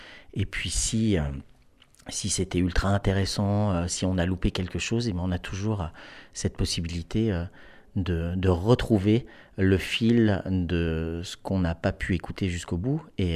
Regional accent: Auvergne-Rhône-Alpes, France; de l'autre côté du Glandas, de là où je viens. Je suis originaire du Trièves

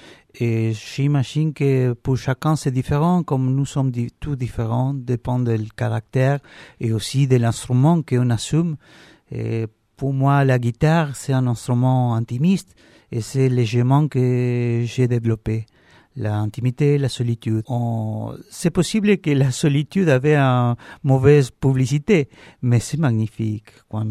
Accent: Buenos Aires, Argentina; born there; French is a second language; Oui, je suis né à Buenos Aires.

